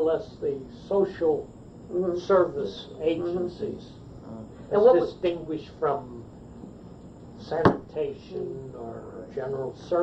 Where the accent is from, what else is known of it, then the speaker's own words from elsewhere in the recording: Scarsdale, New York, United States; born there; Well, I'm really New Yorker by native, although I was born in Scarsdale, which.